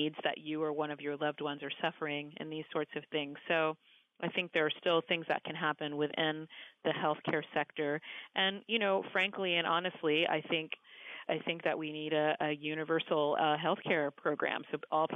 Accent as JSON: {"language": "English", "town": "San Diego", "region": "California", "country": "United States", "tie": "born or raised there", "said": "Yes, you know, I grew up in San Diego, California."}